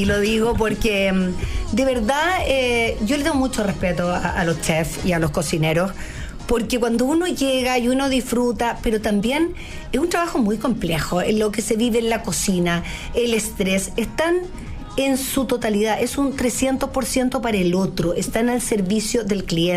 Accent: Chile; yo soy tremendamente orgullosa de ser chileno. Chilena, y por donde he vivido en mi vida, siempre me preocupo de dejar la bandera bien, bien puesta, bien en alto

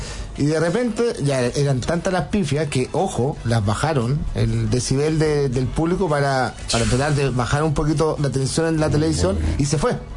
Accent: Argentina; Me pifian porque soy argentino

